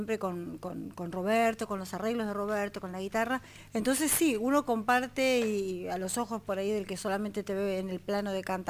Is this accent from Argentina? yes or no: yes; La Plata, Buenos Aires Province, Argentina; now in Buenos Aires, Argentina; desde que yo vine desde La Plata acá a Capital